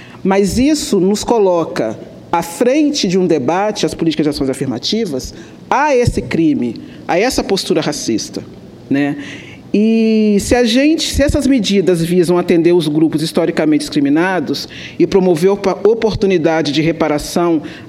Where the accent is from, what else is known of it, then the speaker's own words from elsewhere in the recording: Brazil; O que você tem que entender é que você é brasileiro e que tudo importa para nós, somos brasileiros, e que não concordamos com esse processo.